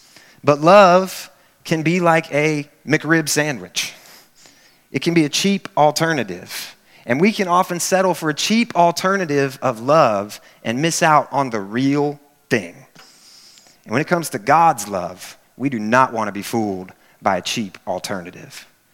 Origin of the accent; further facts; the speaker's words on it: Kansas, United States; now in Texas, United States; I've been here almost a year now. I'm from Kansas originally